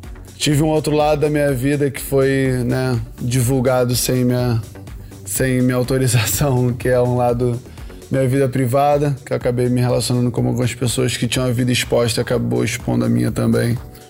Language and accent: Portuguese; Rio de Janeiro, Brazil; Eu tenho 33 anos, nascido e criado em Curicica, Jacarepaguá, Rio de Janeiro.